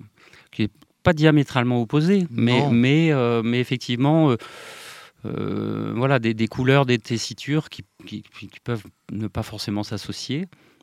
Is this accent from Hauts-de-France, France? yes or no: yes; Hauts-de-France, France; now in Drôme, France; je réside dans la Drôme comme Michel et dans le Diwa également depuis 3 ans, et sinon je suis originaire du Nord, donc j'ai fait une petite descente vers le Sud mais il y a déjà une vingtaine d'années.